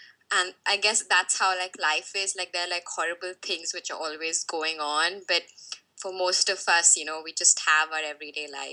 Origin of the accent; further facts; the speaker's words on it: India; from India and I run the blog Being Normal Jean